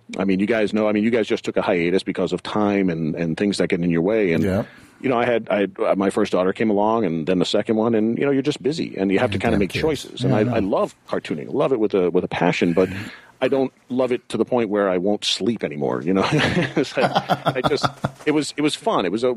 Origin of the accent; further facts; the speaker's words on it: New York, United States; And so I was always a Mets fan. I grew up on Long Island, so I'm a Mets fan.